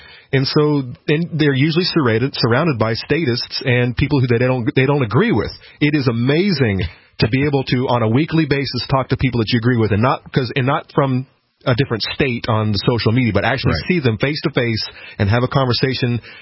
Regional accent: Gainesville, Florida, United States; moved away as an adult; now in Keene, United States; Rachel, I'm originally from Florida. I lived here my whole life. I lived in Central Florida, Gainesville.

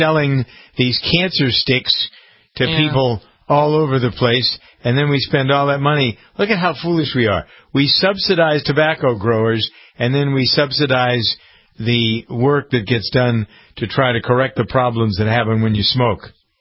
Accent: Framingham, Massachusetts, United States; I'm encountering a thing in my hometown of Framingham where I have the farm

